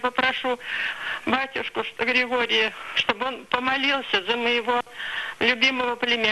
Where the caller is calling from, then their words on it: Penza, Penza Oblast, Russia; я звоню из Пензы.